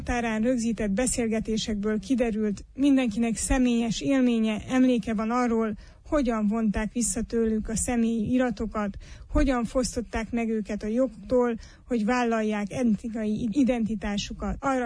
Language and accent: Hungarian; Transylvania, Romania; Erdélyi magyarként voltam kíváncsi arra, hogyan zajlott le ez az állampolgársági jogfosztás.